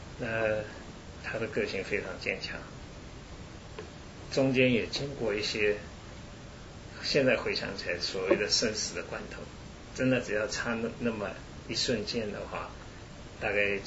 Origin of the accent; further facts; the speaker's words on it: Zhoushan, Zhejiang, China; now in Taiwan; 那我的家乡是在舟山，原先舟山是不准备撤退的